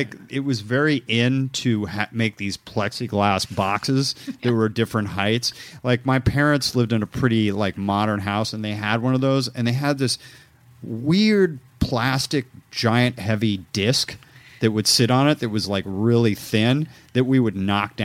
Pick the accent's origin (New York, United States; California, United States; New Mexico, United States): California, United States; Los Angeles; Near where I grew up in the Palisades on Sunset, one friend of mine died there, you know.